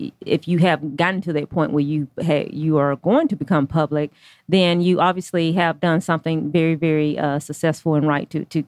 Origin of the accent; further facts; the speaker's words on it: Georgia, United States; I was born and raised in Georgia.